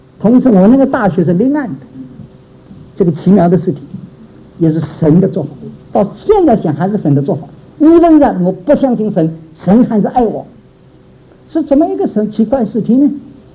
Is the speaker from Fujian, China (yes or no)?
no; Jiangsu, China; 你知道我是外江人，大家晓得我是江苏人的